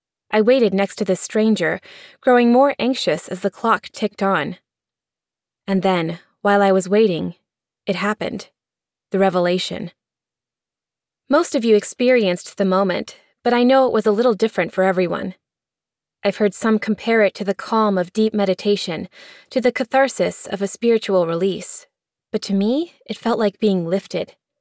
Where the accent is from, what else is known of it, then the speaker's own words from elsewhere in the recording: Tutelo, Virginia, United States; But at the age of 8, anything more than 20 minutes from my hometown of Tutelo, Virginia, might as well have been Antarctica.